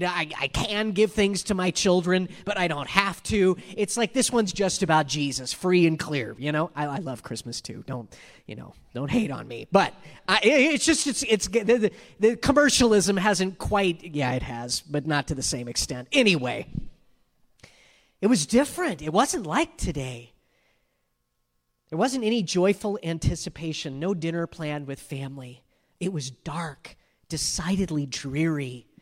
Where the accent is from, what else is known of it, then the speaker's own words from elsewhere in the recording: San Bernardino, California, United States; I'm from the Inland Empire, San Bernardino